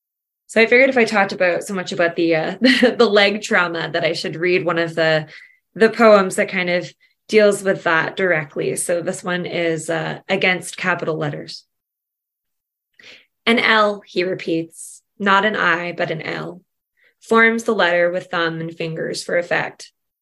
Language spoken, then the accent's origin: English; Amherstburg, Ontario, Canada; So I'll read another, so to give the county some love, because I grew up in Amherstburg, this is my county poem.